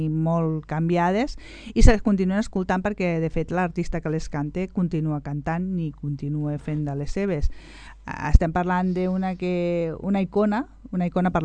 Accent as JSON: {"language": "Catalan", "town": "Sabadell", "region": "Catalonia", "country": "Spain", "tie": "born there", "said": "perquè nosaltres som de Sabadell, ja us ho vaig dir al primer programa, soc nascuda a Sabadell"}